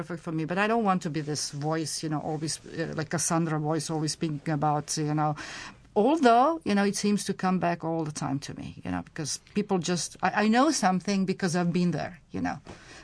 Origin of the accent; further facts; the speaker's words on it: Italy; first language Serbian; English is a second language; also born or lived in Cairo, Egypt; I went to English boarding school all my life. I grew up in Italy, in Cairo, and I spoke Serbian in my family.